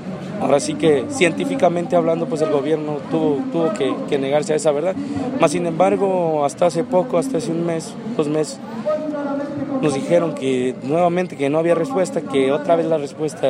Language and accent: Spanish; Chiapas, Mexico; Igual soy de aquí de Chiapas, pero nos encontramos estudiando en la normal de Ayotzinapa.